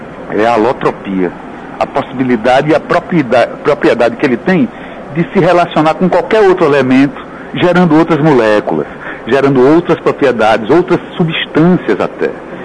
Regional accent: Recife, Pernambuco, Brazil; moved away as an adult; E até os 16, 17, 18 anos, eu estava em Recife. Saí de Recife aos 21 anos de idade.

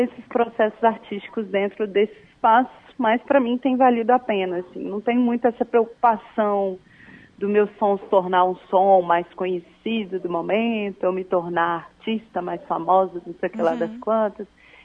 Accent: Minas Gerais, Brazil; esse lugar de vinda, né? Que é Minas Gerais. Não somos parte daqui, eu sou mineira.

